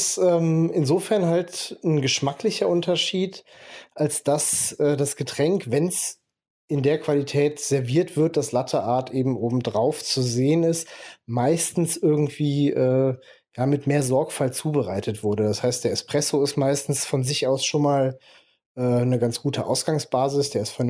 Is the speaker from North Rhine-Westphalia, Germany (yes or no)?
yes; Bonn, North Rhine-Westphalia, Germany; born there; Dann war das ein Gebirgspanorama, thematisch an das Siebengebirge angelehnt, weil ich gebürtiger Bonner bin.